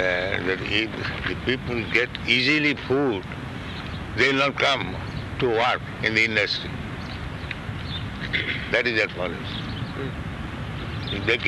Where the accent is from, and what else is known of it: India